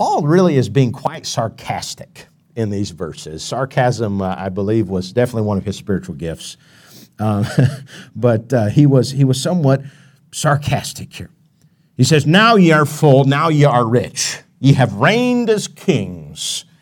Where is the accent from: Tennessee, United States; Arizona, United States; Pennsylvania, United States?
Tennessee, United States; accent: Tennessee; I got up and I was so nervous that my Tennessee accent came out a little thick, and he told me I sounded like Foghorn Leghorn